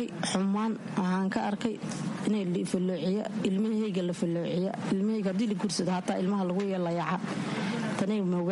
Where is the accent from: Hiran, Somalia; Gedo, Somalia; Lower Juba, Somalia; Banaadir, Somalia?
Lower Juba, Somalia; Kismayo; born there